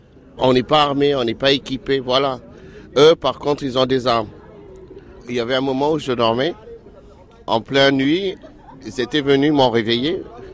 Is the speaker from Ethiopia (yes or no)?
yes; Ethiopia; now in France; je viens d'Éthiopie. Et j'ai 32 ans. Ça fait 3 mois que je suis là.